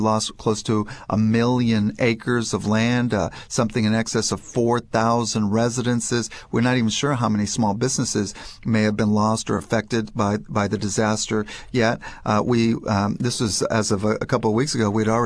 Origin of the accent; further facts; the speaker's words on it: California, United States; Well, I was just out in California. That's my home state